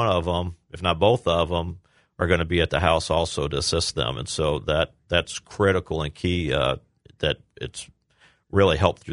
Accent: Quincy, Illinois, United States; also born or lived in Springfield; Yeah, born and raised in Quincy, Illinois. Went away to college. Actually lived in Springfield after college for a little bit

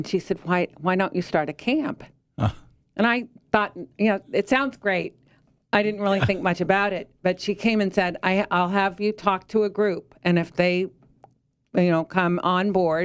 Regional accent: Delavan, Illinois, United States; now in Galesburg, United States; I am originally from Delavan, Illinois, which is a small town south 70 miles south of here.

